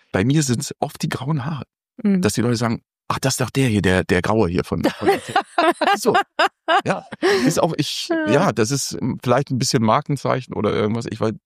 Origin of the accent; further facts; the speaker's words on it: Mecklenburg-Vorpommern, Germany; Ich bin Fischkopf, ich bin Mecklenburger. Wir sind eigentlich so von Haus aus erstmal sehr reserviert.